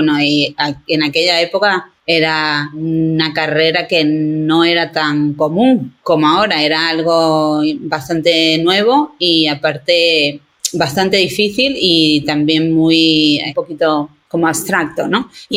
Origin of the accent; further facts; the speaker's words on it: Marbella, Andalusia, Spain; moved away as an adult; now in San Francisco, United States; me mudé de Málaga a, bueno, de Marbella, soy de Marbella, a San Francisco, California.